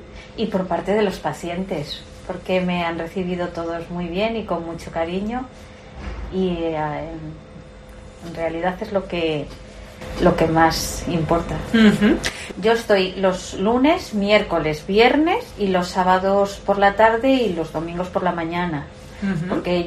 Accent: Toral de Merayo, Castile and León, Spain; Eso, soy de Toral de Merayo.

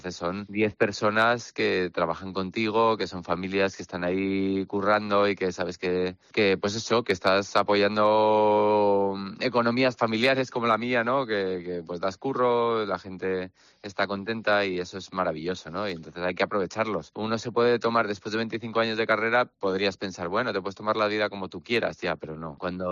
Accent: Madrid, Community of Madrid, Spain; Yo empezaba a surfear ahí cuando era un chavalín y soy el típico madrileño que va a surfear a Santander, que de eso está lleno Somo, ¿no? Y además soy de los madrileños que surfean en Santander, que odia a los madrileños que surfean en Santander.

